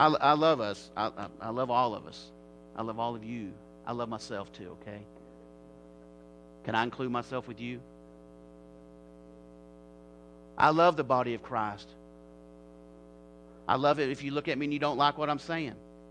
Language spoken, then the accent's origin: English; Little Rock, Arkansas, United States; They say, where are you from? I say, I'm from Little Rock.